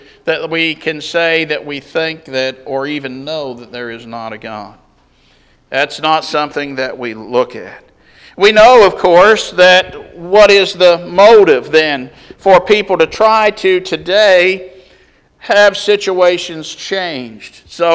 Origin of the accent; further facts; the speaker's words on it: Chester, West Virginia, United States; when I was growing up on Virginia Avenue in Chester, West Virginia, there were those people who moved in across the street from us